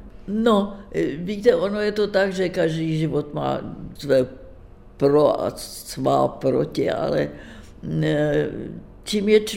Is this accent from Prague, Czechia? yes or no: yes; Prague, Czechia; born there; Že jsem se narodila v Praze, že je mě 95 roku